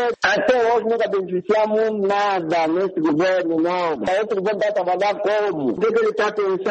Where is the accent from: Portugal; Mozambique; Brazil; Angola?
Angola; Soyo, Zaire; Eu sou do Soio, nunca beneficiei absolutamente nada.